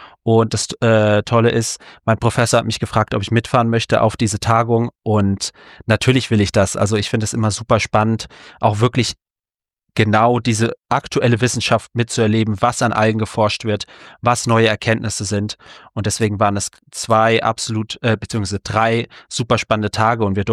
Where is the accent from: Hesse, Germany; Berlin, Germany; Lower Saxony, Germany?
Hesse, Germany; Darmstadt; now in Kiel, Germany; Ich komme ursprünglich aus Darmstadt, bin dann zum Studieren nach Kiel gezogen.